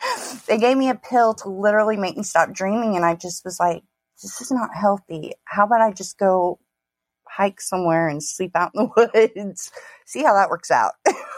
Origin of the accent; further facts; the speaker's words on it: Oklahoma, United States; I grew up so country, though. I mean, I'm from Oklahoma originally, and, you know, even out here, we live pretty rural most of the time.